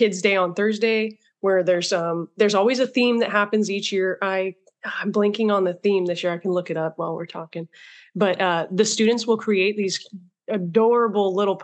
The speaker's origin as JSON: {"language": "English", "region": "California", "country": "United States", "said": "I grew up going to ag shows. Mm-hmm. I'm from the Central Valley."}